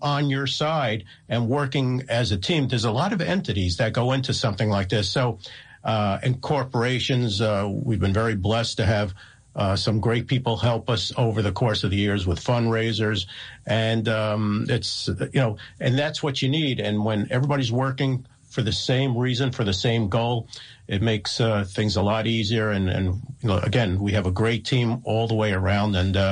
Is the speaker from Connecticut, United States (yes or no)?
no; Passaic, New Jersey, United States; We grew up in Passaic, and, you know, she had some battles where she needed to.